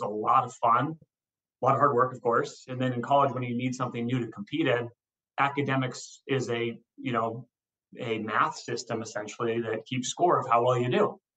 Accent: Montana, United States; You've heard me already bring it up, I don't know how many times in this discussion of how proud I am to be from Montana.

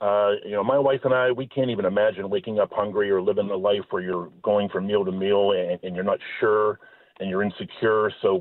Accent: Pittsburgh, Pennsylvania, United States; I'm born and raised in Pittsburgh. I've lived all over the country like a boomerang. I came back to where my roots are.

